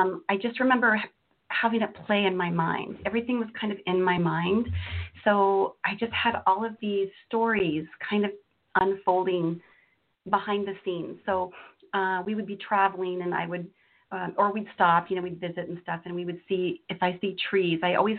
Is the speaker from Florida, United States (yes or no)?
yes; Florida, United States; born there; also born or lived in Azores / Texas / Washington; You know, I was born in Florida, actually, but my father was in the Air Force, so we traveled around a bit.